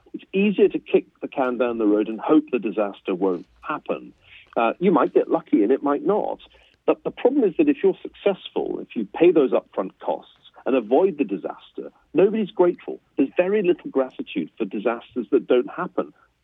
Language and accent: English; United Kingdom; I'm British by origin.